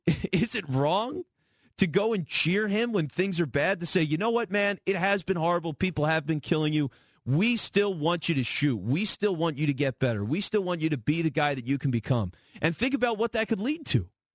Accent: Pennsylvania, United States; I'm from here. I'm from Delco. I'm born and raised in Delco.

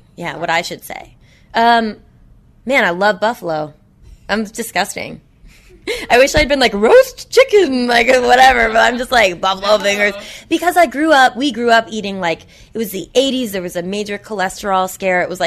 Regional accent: Boston, Massachusetts, United States; We didn't have soda in our house, which my mom called tonic, because I'm from Boston.

